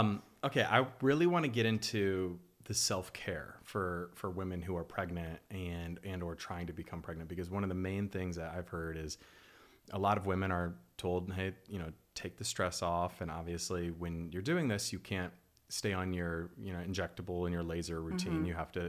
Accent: Indianapolis, Indiana, United States; because I was born in Indianapolis and we both were, you know, raised in the Midwest.

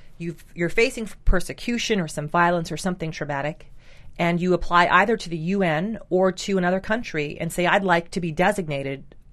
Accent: Canada; now in New York, United States; I'm from Canada and I live in New York.

